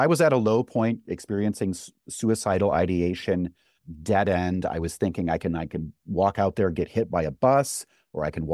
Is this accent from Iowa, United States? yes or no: no; Wisconsin, United States; I came from Wisconsin. I'm an upper Midwestern boy and with everything that goes along with.